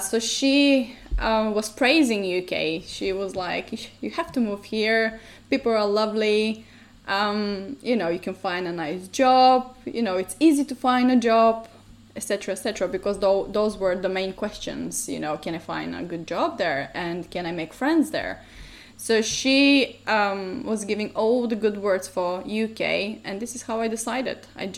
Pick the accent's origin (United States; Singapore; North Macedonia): North Macedonia; Radoviš, Southeastern; English is a second language; also born or lived in Štip; now in United Kingdom; So, I was born actually in Štip. So Štip is like a different town that is very close to my hometown, Radoviš, where I actually grew up. My family is still there, my mom and dad, they still live in Macedonia.